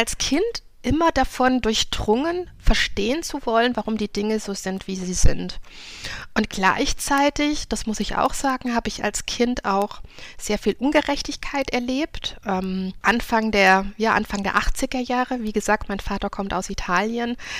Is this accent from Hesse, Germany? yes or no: no; Baden-Württemberg, Germany; ich bin Tochter, Gastarbeiterkind, bin in Süddeutschland groß geworden, im südlichen Baden-Württemberg. Mein Vater stammt aus Süditalien, Apulien